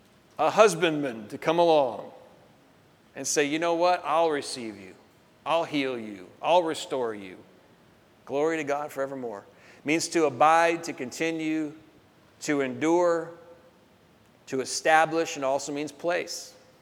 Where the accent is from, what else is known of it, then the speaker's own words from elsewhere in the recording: Portland, Oregon, United States; born there; No, I'm called to this region. I was born here.